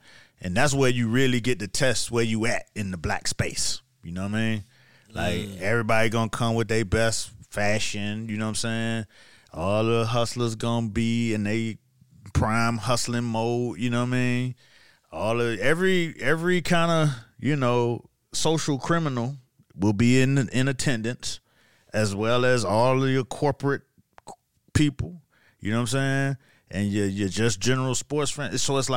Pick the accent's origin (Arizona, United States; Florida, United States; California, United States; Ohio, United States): Florida, United States; Miami; now in New York, United States; you know, I'm from Miami. Like, I'm only been in New York about 2 years now. It's only my second winter, you know.